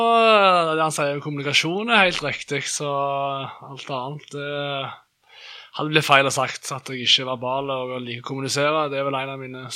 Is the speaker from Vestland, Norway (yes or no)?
no; Sandnes, Rogaland, Norway; jeg kommer fra Sandnes, 25 år